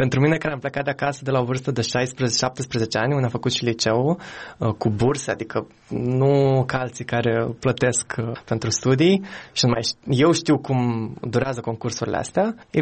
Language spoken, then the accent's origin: Romanian; Chișinău, Moldova; moved away; Era și după 7 aprilie, în 2010 am plecat din Chișinău, trăind acolo. Oricum, mereu am fost foarte atașat de țară, în primul rând pentru că familia mea este aici.